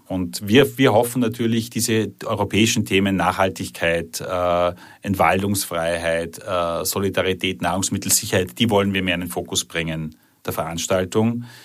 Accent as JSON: {"language": "German", "region": "Salzburg", "country": "Austria", "also_born_or_lived": "Vienna", "said": "Ja, ich bin aus Salzburg und habe dann eben in Wien studiert. War in Asien 2 Jahre"}